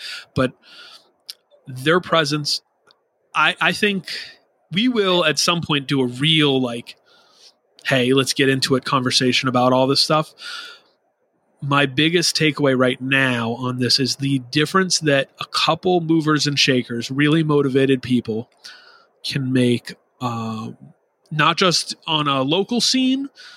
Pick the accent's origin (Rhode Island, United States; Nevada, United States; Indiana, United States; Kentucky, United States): Rhode Island, United States; I picked Death Wish and Bridge Nine because I grew up in Rhode Island going to Boston / Worcester and Providence area shows in the very early 2000s.